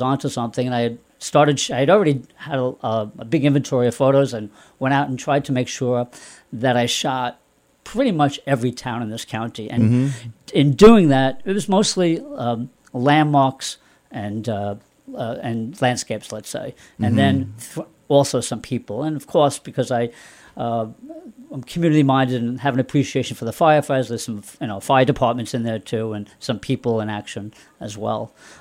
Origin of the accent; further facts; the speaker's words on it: Massapequa, New York, United States; So, and what triggered that was the idea of doing a book about my hometown in Massapequa, Long Island.